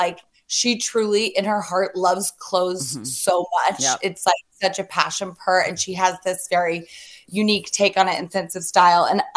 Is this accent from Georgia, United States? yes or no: yes; Atlanta, Georgia, United States; So I am a Southern girl. I am from